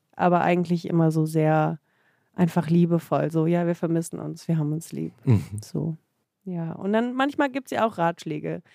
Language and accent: German; Germany; born there; Ja, man spekuliert, dass ich gezeugt wurde in Russland und geboren in Deutschland.